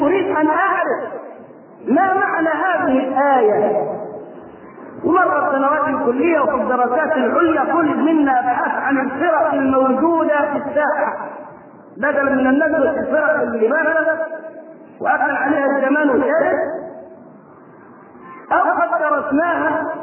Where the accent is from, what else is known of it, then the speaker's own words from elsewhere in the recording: Egypt; وبدأ ينتشر فكر التكفير في قرى مصر ومدنها وصل إلى قريتي.